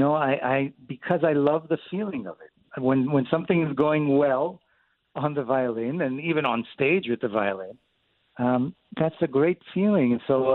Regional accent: Jerusalem, Jerusalem District, Israel; When I was growing up in Jerusalem in the 1970s, music was really everywhere, and it was part of everybody's education.

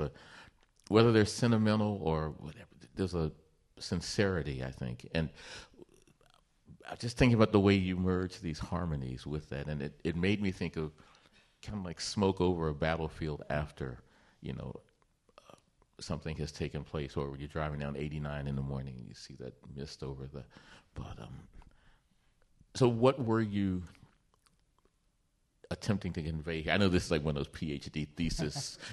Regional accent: the South, United States; made me like straight, uncut, proud southerner, and I think having distance from my geographical and I was born in Black America.

